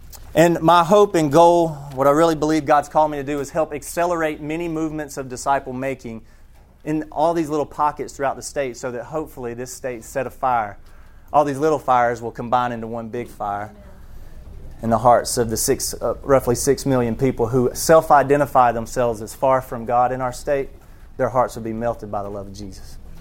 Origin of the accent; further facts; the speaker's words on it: Buford, Georgia, United States; now in North Carolina, United States; I am from Buford, Georgia. Anybody know where Buford, Georgia is?